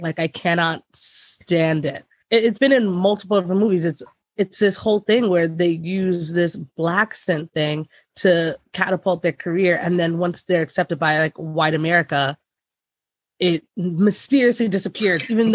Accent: Queens, New York, United States; I'm from Queens.

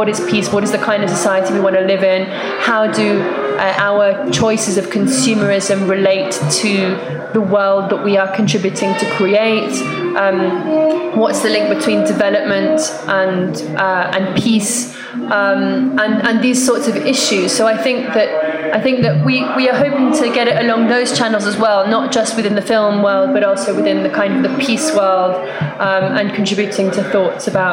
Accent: England, United Kingdom; now in Colombia; as a foreigner in Colombia, one of the first things that people ask me is, oh, so where are you from? Ah, England.

